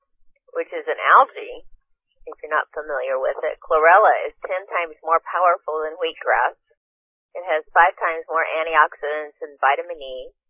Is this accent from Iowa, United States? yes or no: yes; Iowa, United States; Growing up in Iowa, I was actually, my grandparents had cows, so we had the real raw milk from the cow that hadn't been pasteurized and homogenized and all that.